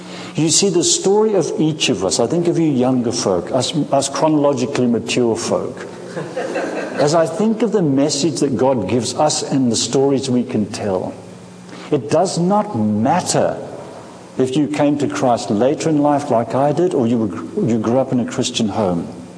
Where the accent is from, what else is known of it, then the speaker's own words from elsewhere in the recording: Scotland, United Kingdom; born there; also born or lived in Africa; I was born in Scotland and grew up in Africa